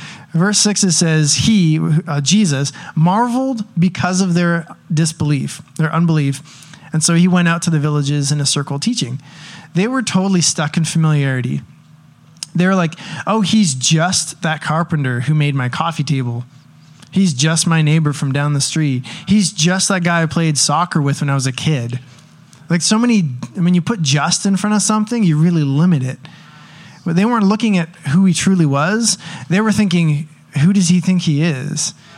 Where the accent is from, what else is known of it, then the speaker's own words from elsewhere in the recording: Canada; it took me leaving my own country in Canada